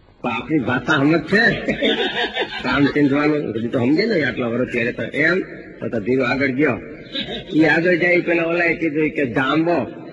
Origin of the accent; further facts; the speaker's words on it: Gujarat, India; અમે યાર કાઠિયાવાડ થી આવીએ છીએ